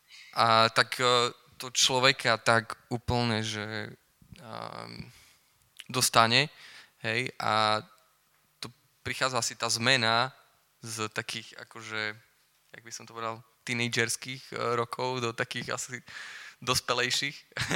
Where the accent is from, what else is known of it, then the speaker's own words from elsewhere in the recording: Michalovce, Košice Region, Slovakia; som z Michaloviec, už len tak, že by the way.